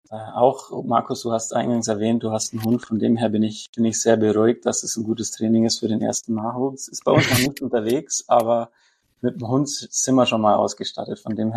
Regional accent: Bavaria, Germany; Ansonsten, ja, ich bin aus dem Allgäu, 30, sorry, muss ich korrigieren, vor kurzem 31 geworden.

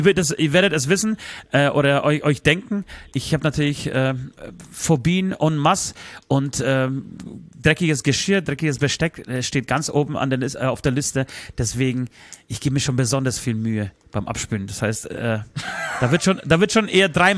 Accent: Tychy, Silesian Voivodeship, Poland; nach Katowice, da wo meine Oma herkommt, da wo ich herkomme. Beziehungsweise ich komme aus Tichau, das liegt gleich neben Katowice.

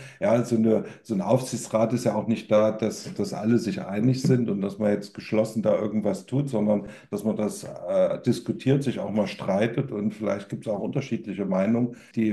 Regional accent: Erfurt, Thuringia, Germany; born there; also born or lived in Frankfurt / Münster; 57 Jahre, auch gebürtiger Erfurter und bis auf so 10 Jahre, die ich mal in Frankfurt und Münster unterwegs war

